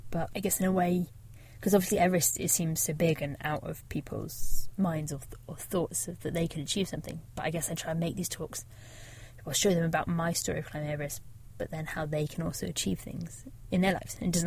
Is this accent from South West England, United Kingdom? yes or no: yes; South West England, United Kingdom; I grew up in Devon, right on the south coast, like as far from mountains as you get really in the UK.